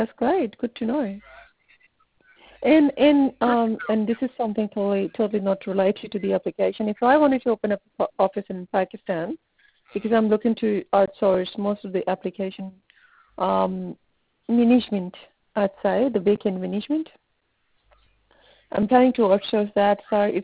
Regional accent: Australia; Oh no, I'm from Australia. I'm from Australia

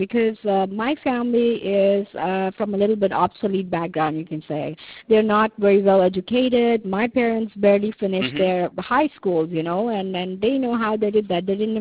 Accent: India; I am from India.

